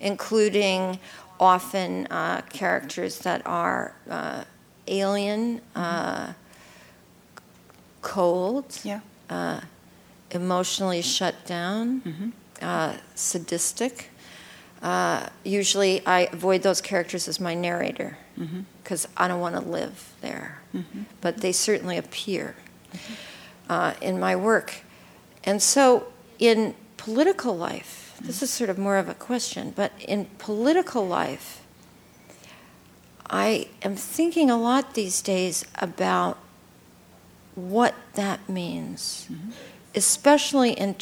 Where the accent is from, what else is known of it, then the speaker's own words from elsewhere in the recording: Midwest, United States; I grew up in the Midwest, you know, on what used to be the prairie.